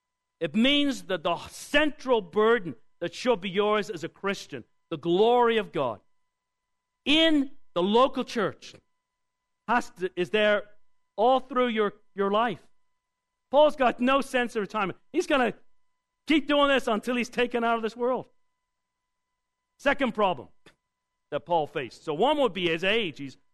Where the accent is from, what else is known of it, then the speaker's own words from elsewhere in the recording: Canada; the more I'm reminded, I'm a Canadian.